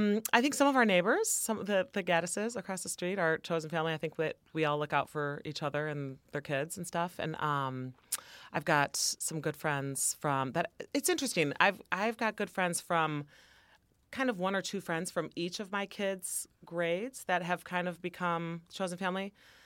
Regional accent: Michigan, United States; I grew up in Michigan, and so in Northern Michigan.

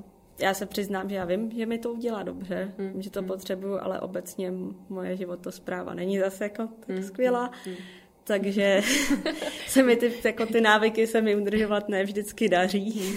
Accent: Prague, Czechia; Je to teda v Brně, což já jsem z Prahy, mám tu rodinu

